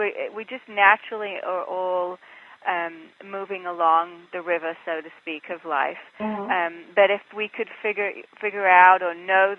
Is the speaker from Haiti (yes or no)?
no; England, United Kingdom; now in Los Angeles, United States; I'm in Los Angeles. I'm originally from England, which is why I have this odd accent.